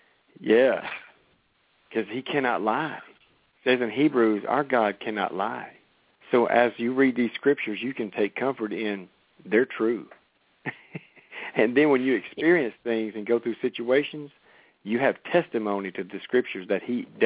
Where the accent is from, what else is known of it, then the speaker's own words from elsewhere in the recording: Haughton, Louisiana, United States; Me, I don't care. I'm from Princeton Road, Houghton, Louisiana, and I'm going to sound like a Louisiana boy.